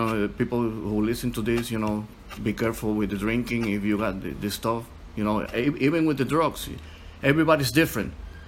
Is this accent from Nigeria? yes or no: no; Puerto Rico; now in Chicago, United States; I'm Puerto Rican, 47 years old. I came from Puerto Rico to Chicago to a rehab.